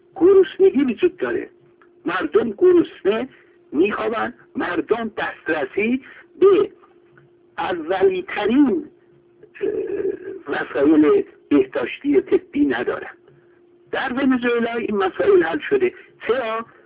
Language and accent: Persian; Iran; به نظر من به عنوان یک ایرانی که نگاه میکنم، مقایسه میکنم